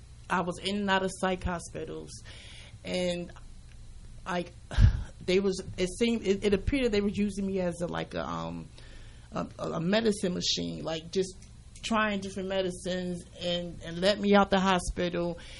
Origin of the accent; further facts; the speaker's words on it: East Orange, New Jersey, United States; Actually, I came from the Essex County area.